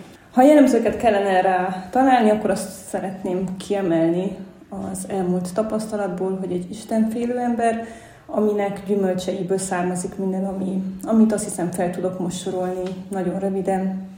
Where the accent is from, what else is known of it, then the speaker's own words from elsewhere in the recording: Transylvania, Romania; én Erdély egyik legkeletibb részéből származom